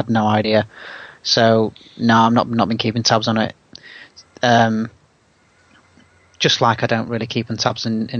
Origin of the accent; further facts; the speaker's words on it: United Kingdom; And for us as British sports fans, that is who we see as the number one team.